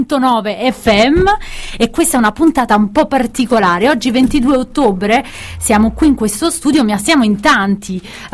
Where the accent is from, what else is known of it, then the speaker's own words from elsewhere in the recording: Caserta, Campania, Italy; che io sono casertana, quindi dai, a volte mi vanto anche un po' di essere napoletana, sebbene non lo sia